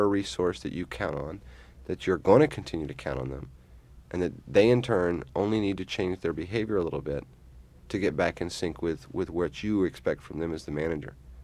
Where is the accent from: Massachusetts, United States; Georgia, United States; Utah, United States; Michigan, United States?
Michigan, United States; Detroit; I come from Detroit